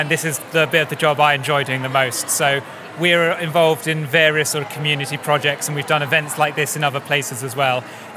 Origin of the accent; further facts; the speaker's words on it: Leicester, East Midlands, United Kingdom; So I'm from Leicester